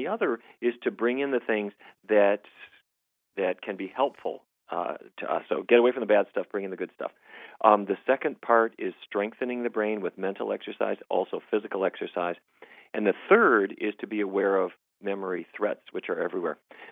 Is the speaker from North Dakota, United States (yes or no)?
yes; Fargo, North Dakota, United States; I grew up in Fargo, North Dakota.